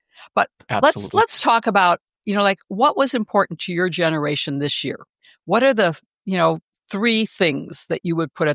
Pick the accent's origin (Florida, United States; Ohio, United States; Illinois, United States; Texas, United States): Illinois, United States; Evanston; I've witnessed the immigration raids right here in my hometown in Evanston and in Chicago, which is the adjacent area